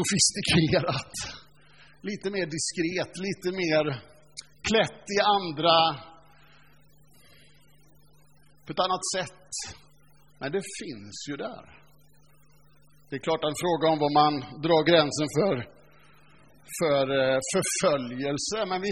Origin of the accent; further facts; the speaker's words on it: Alingsås, Västra Götaland County, Sweden; Och då har jag vuxit upp på en plats i Alingsås